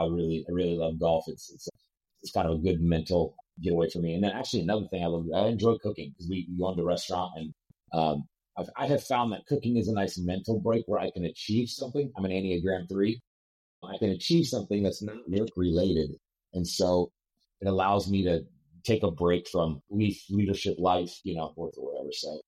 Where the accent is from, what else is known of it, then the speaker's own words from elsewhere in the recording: Nebraska, United States; now in Florida, United States; Again, I'm from Nebraska, but now I'm in Florida.